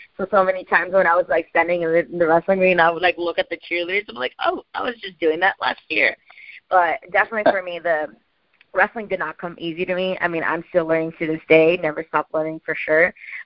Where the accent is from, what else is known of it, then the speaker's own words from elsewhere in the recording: Mexico; English is a second language; feel like my Mexican heritage plays a big part of who I am. I'm very proud of being a Latina, especially being a bilingual. I mean, I grew up in Mexico, English is my second language.